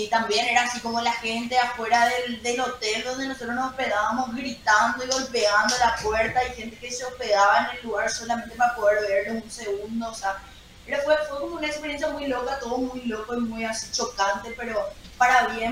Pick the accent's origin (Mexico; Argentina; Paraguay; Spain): Paraguay; nos ayudan también como paraguayos, ahora que no tenemos una industria musical